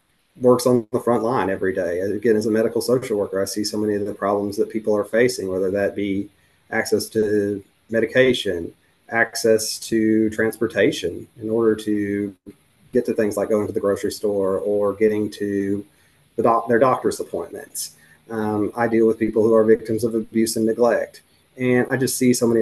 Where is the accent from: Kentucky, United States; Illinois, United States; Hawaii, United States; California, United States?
Kentucky, United States; And I grew up in Western Kentucky originally in Graves County, about 9 miles from where the tornado struck the courthouse.